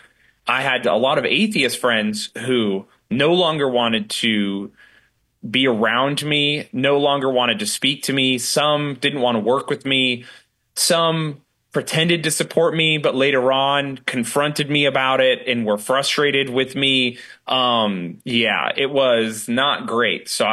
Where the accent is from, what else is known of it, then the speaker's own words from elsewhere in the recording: Utah, United States; I'm from Utah, which is a very religious place.